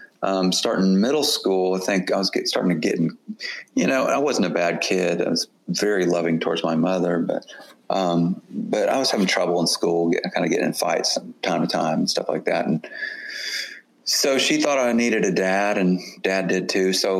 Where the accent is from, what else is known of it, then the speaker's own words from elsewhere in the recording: Houston, Texas, United States; growing up in Houston, listening to, I mean, my parents were, you know, big fans